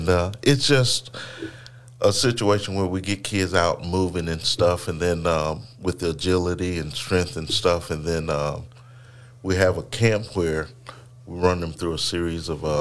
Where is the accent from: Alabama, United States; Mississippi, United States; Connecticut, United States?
Alabama, United States; Sylacauga; I said, I'm from Sylacauga.